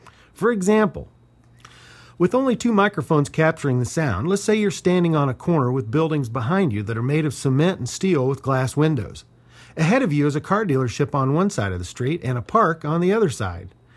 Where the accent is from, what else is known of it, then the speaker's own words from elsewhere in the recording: Cameron, Missouri, United States; from the Patch Court in Cameron, Missouri.